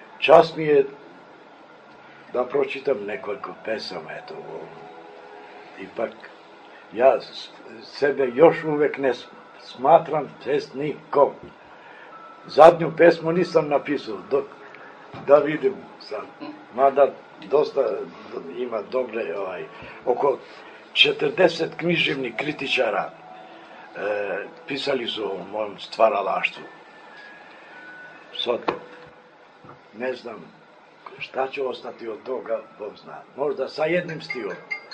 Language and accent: Serbian; Pristina, Pristina District, Kosovo; Ja dolazim iz Prištine